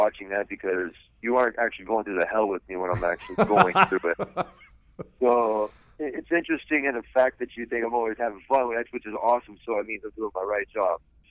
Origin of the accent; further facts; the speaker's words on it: Michigan, United States; I'm from Michigan. You guys know it. I'm a hard worker.